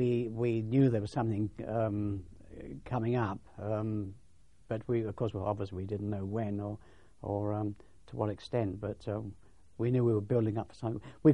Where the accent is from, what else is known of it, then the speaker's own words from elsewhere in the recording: Leatherhead, South East England, United Kingdom; my hometown's Leatherhead, and Jack Barnes came from Epsom. This is how I came to get to know Jack.